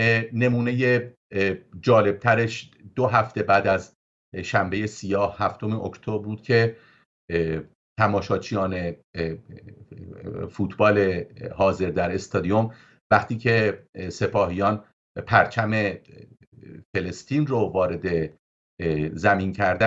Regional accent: Iran; now in Israel; من این رو به عنوان یک ایرانی اسرائیلی که هم ایران برام عزیزه و هم اسرائیل برام عزیز هست اینو میگم.

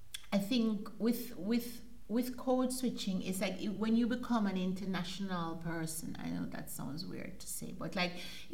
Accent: Jamaica; accent: Jamaican; And I don't want necessarily to use my Jamaican accent so that they can, you know, harass me 25 times.

